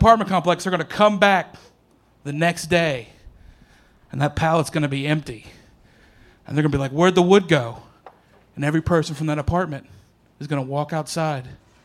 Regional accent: Oklahoma, United States; also born or lived in New York City; now in Nashville, United States; Because, like I said, I grew up in Oklahoma. I've lived near the Bronx in New York City. And I've lived a lot of different places.

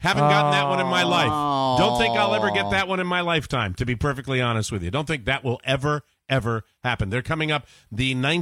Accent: Maine, United States; I'm from Maine.

